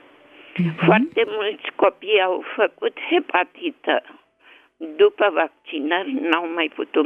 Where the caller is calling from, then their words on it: Bucharest, Romania; din București.